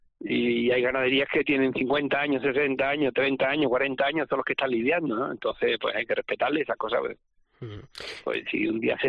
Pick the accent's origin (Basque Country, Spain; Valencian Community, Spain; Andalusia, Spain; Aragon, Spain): Andalusia, Spain; Seville; Yo me crié en Sevilla cuando a la gente le gustaba la corrida de Guardiola y le gustaba Curro Romero.